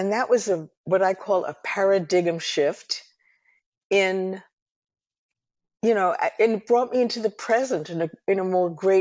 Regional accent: New York, United States; You know, when we were very young, we would go to a bungalow colony for the summer.

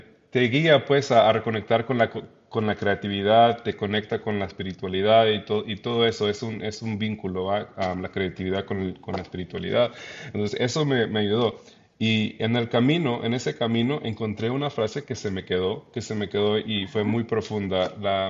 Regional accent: El Salvador; now in Canberra, Australia; La familia, estamos, venimos de El Salvador y pues sí, es algo que. No había otra opción

